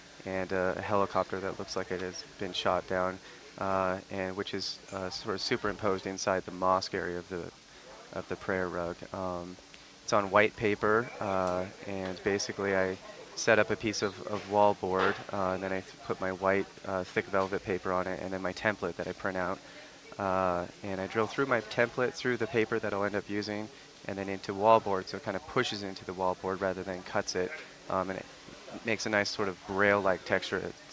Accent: United States; I am American.

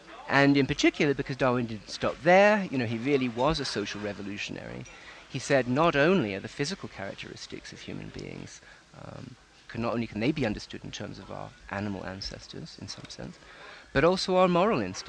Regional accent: United Kingdom; Of course, you can hear, right, that I'm British. And so I was raised on BBC Radio under the Reith Doctrine.

